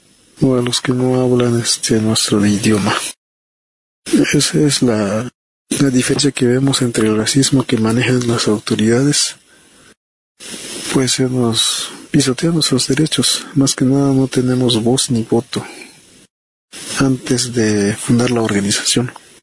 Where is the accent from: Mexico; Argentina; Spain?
Mexico; San Juan Chamula, Chiapas; born there; first language Tzotzil; Spanish is a second language; Mi lengua materna es el dialecto tzotzil. Yo nací en el paraje Romerillo, municipio de San Juan Chamula. Bueno, yo me definiría como parte de un pueblo indígena